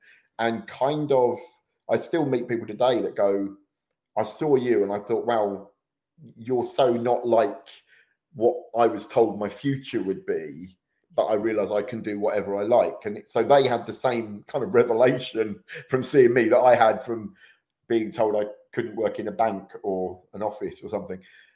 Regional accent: Luton, East of England, United Kingdom; And doing a gig in my hometown of Luton, my computer blew up on stage.

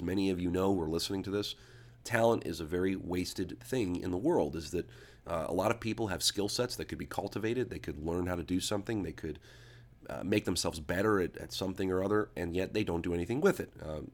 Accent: United States; You know, I'm an American.

